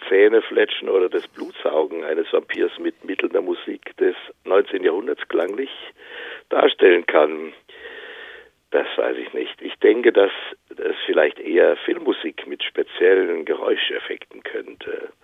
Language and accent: German; Southwest Germany, Germany; welche Komponisten im südwestdeutschen Raum, das ist ja meine Heimat und meine Wirkungsstätte